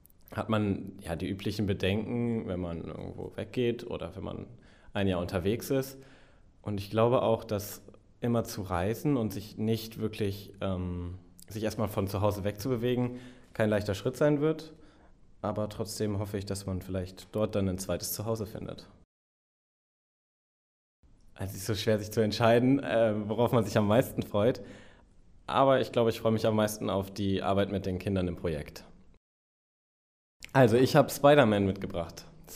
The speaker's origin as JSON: {"language": "German", "town": "Wolfsburg", "region": "Lower Saxony", "country": "Germany", "said": "ich bin 18 Jahre alt und ich komme aus Wolfsburg in Niedersachsen"}